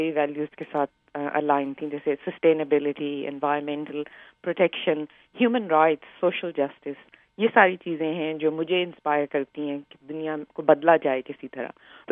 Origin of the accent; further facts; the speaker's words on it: Lahore, Punjab, Pakistan; میں لاہور میں پلی بڑی اور میں نے engineering, civil engineering university of engineering and technology سے کی.